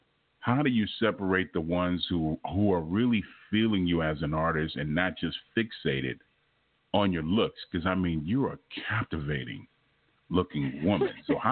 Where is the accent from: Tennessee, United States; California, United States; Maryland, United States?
California, United States; Los Angeles; I'm originally from Los Angeles, so I can.